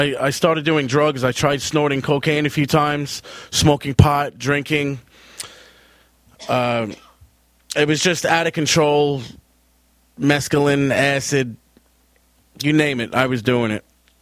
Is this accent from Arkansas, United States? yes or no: no; Long Island, New York, United States; My life before Christ, I grew up in Long Island.